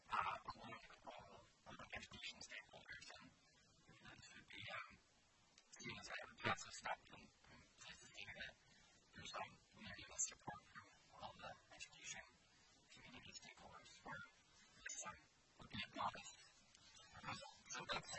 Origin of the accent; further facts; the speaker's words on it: Kenya; I know growing up in Kenya